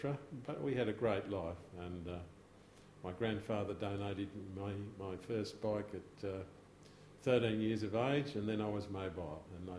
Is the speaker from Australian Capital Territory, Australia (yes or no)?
yes; Canberra, Australian Capital Territory, Australia; that was the family business that I was raised in Canberra over a period of time. Things were pretty tough and tight during that time. I was born in 1942, around about the beginning of the Second World War.